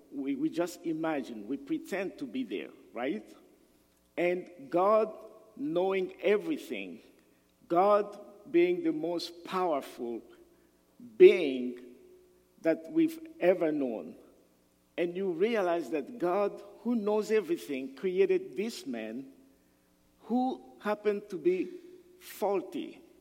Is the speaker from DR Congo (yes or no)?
yes; DR Congo; moved away as an adult; also born or lived in Moscow, Russia; We came from Moscow, Russia. And of course, you're going to ask yourself, there are no black people in Russia. But I came from the Democratic Republic of the Congo, and I went to Russia to study.